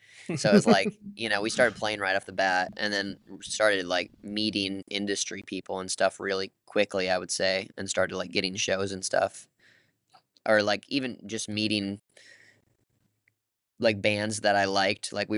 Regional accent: Midwest, United States; Yeah, I'm from the Midwest, so this was already like a billion times better than anything that's going on up there.

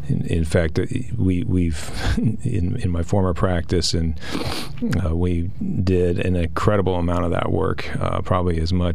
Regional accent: Indiana, United States; I'm from Indiana, not Indiana, Pennsylvania, but Indiana, the state.

